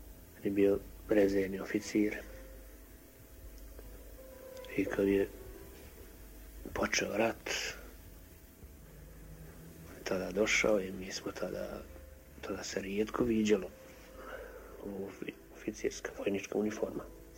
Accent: Gornji Podgradci, Republika Srpska, Bosnia & Herzegovina; born there; Ja sam rođen u Gornjim Podgradcima, opština Bosanska Gradiška. To je pravo Podkozarje. Gornji Podgradci su upravo naslonjeni na Kozaru. Ja sam znao za to svoje selo jer sam pošao u školu.

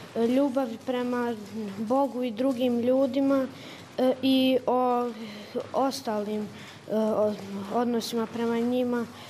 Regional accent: Zvornik, Republika Srpska, Bosnia & Herzegovina; dolazim iz Zvornika, učenik sam 6. razreda u osnovnoj školi Sveti Sava.

